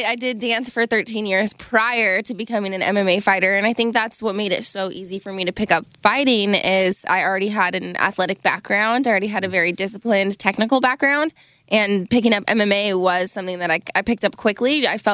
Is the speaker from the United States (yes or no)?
yes; Sacramento, California, United States; especially that I get to do it in front of my hometown crowd. I get to do it in front of Sacramento.